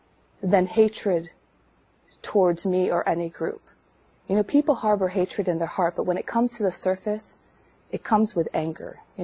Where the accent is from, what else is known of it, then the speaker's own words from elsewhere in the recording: United States; I was born here, I've never lived anywhere else, I speak English, I'm American